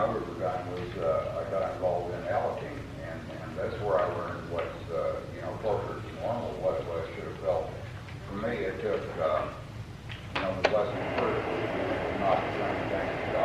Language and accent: English; Woodson, Missouri, United States; I was raised in Woodson, Missouri, and I was living in Woodson, Missouri.